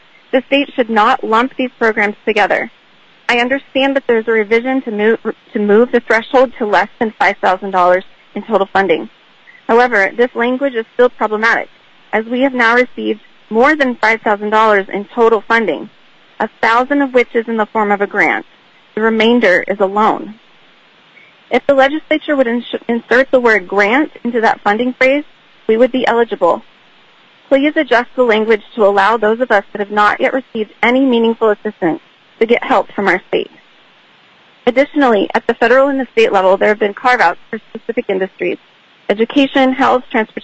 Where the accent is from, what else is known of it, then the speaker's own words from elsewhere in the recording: Kenai, Alaska, United States; now in Girdwood, United States; I was born and raised in Kenai, and after a brief stint out of state, my husband and I moved to Girdwood 17 years ago